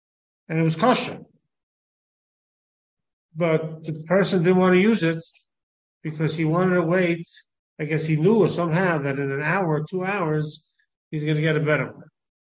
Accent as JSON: {"language": "English", "town": "Brooklyn", "region": "New York", "country": "United States", "tie": "born or raised there", "said": "I remember when I grew up in Brooklyn"}